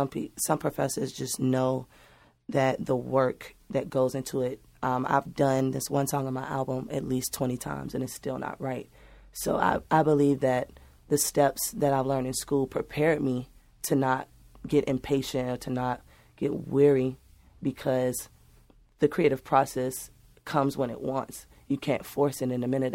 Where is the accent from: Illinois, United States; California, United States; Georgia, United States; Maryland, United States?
Georgia, United States; Savannah; I'm a nurturer at heart. I'm from Savannah, Georgia, you know?